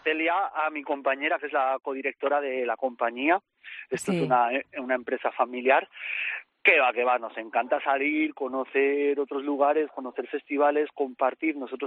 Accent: Castellón de la Plana, Valencian Community, Spain; No soy de Olva. Bueno, ahora ya sí, mis hijos nacieron allí, llevamos muchos años. Somos de Castelló de la Plana.

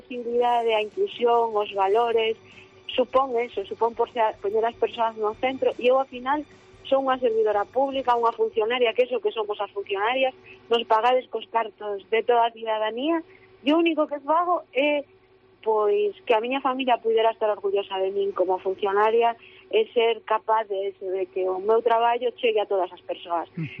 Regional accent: Galicia, Spain; as persoas que representamos o noso territorio, neste caso Galicia

